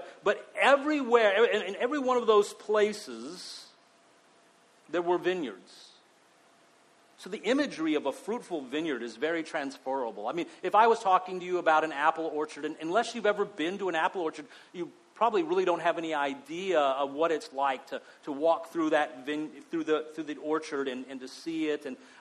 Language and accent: English; El Paso, Texas, United States; also born or lived in Mexico / Pacific Northwest, United States; I have lived all over North America. I grew up in the Chihuahuan Desert in El Paso, Texas, and living and working in Mexico and things like that.